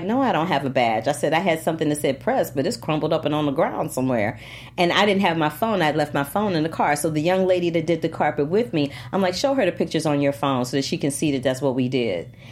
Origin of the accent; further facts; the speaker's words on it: Missouri, United States; I'm from Missouri, and when I go back there, it's a hot mess.